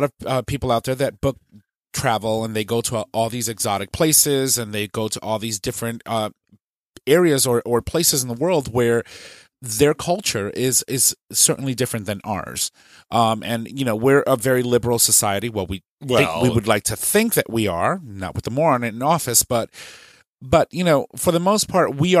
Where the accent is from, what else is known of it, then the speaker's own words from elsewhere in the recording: Puerto Rico; Like, guys, they make it in my home country. Well, in Puerto Rico.